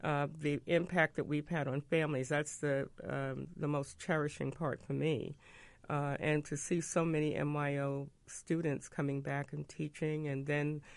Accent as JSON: {"language": "English", "town": "Brooklyn", "region": "New York", "country": "United States", "tie": "born there", "accent": "Brooklyn", "said": "because I was born in Brooklyn, so so we kind of speak the same Brooklyn talk."}